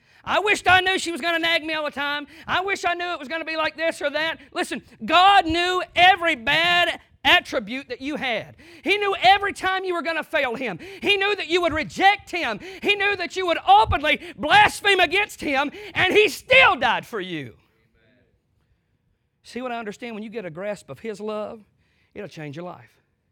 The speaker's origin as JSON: {"language": "English", "region": "the South", "country": "United States", "said": "You know, I come from the South."}